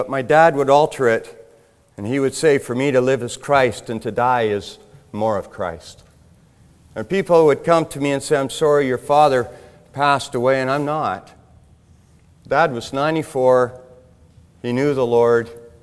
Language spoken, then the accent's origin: English; Burnaby, British Columbia, Canada; also born or lived in New Brunswick; I'm from the area here. I grew up in Burnaby, and my wife was from Sumas Prairie. We got married. We lived here.